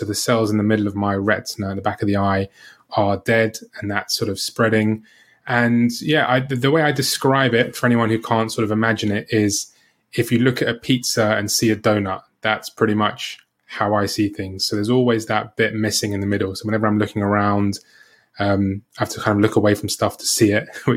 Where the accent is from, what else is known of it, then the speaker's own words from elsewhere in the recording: London, United Kingdom; I am from London, England, born and raised.